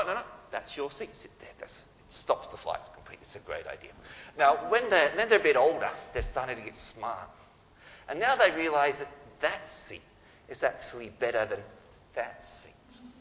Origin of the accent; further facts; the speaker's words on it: Newcastle, New South Wales, Australia; Now, I grew up in Newcastle, and that's in the country